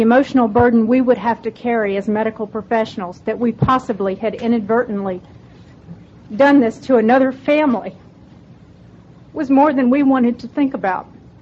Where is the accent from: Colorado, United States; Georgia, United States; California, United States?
Georgia, United States; Atlanta; I'm from Atlanta, Georgia.